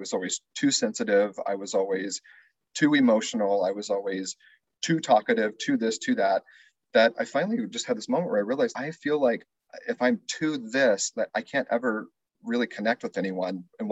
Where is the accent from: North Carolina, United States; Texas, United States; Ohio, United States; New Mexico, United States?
New Mexico, United States; Clovis; Clovis, New Mexico.